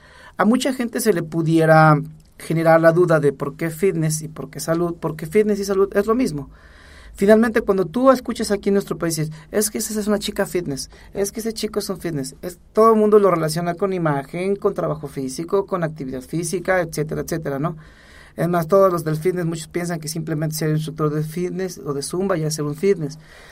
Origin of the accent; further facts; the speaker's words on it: Mexico; yo voy a otros países y soy mexicano y voy por mi calidad, por mi trabajo